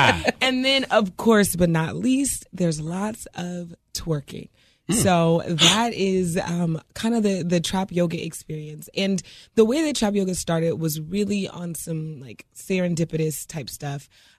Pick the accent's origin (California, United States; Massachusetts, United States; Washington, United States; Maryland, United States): California, United States; Oakland; Nah, like, why you wanna make me do that to my hometown?